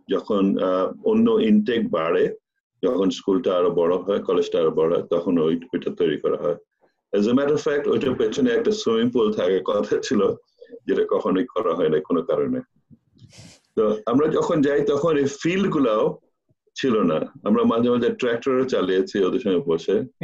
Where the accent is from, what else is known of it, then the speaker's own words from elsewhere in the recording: Dhaka Division, Bangladesh; আমি তার আগে মিন্ট রোডে বড় হয়েছি, 2 নম্বর মিন্ট রোড। তার আগে আমি তখন মিন্টোরে থাকে কালীন আর কি সেন্ট গ্রেগরিজে পড়তাম। সেন্ট গ্রেগরিজ স্কুল ছিল ভিক্টোরিয়া পার্কে